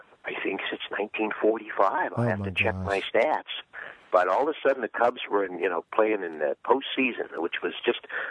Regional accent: St. Louis, Missouri, United States; You know, I'm originally from St. Louis. And, of course, I grew up with Harry Carey.

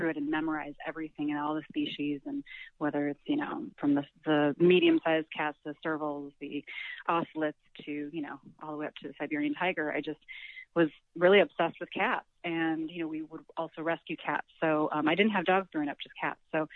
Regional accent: Chicago, Illinois, United States; Yeah, I grew up in Chicago, a single mom, and she raised me pretty much, I would say, by herself with a little bit of help with my grandparents

